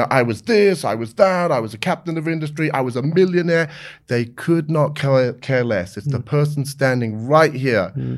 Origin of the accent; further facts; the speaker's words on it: United Kingdom; no, I'm British.